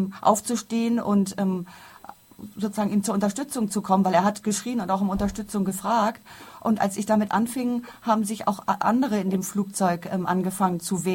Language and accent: German; Cameroon; moved away; Ich komme aus Kamerun, aber ich bezeichne mich als Weltbürger.